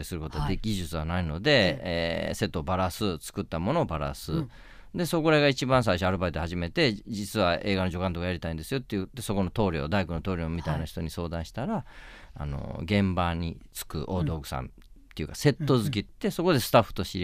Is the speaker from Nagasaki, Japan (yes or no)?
no; Kashiwara, Osaka, Japan; はい、はい、大阪の柏原市です。